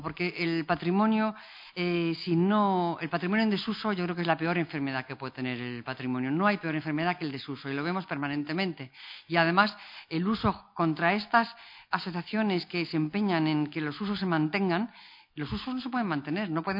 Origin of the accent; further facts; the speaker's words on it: Navarre, Spain; Como directora general de Patrimonio Cultural y como navarra